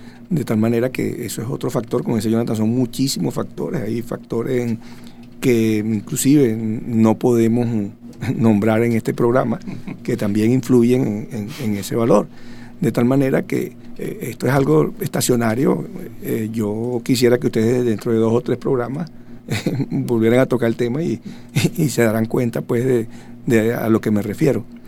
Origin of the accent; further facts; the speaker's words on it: Venezuela; cómo ven al venezolano, dicen, caramba, pobrecito, están pasando la mala. Antes decían que éramos muy malos, que éramos tramposos